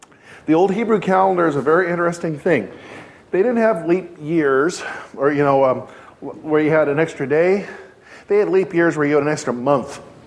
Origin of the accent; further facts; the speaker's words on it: Idaho, United States; growing up in the Church of God, you know, we don't do a lot of those traditional celebrations. So, especially in Idaho, I just didn't have a clue.